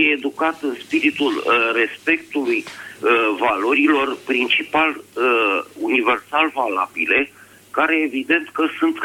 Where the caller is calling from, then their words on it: Bucharest, Romania; Vă sunt din București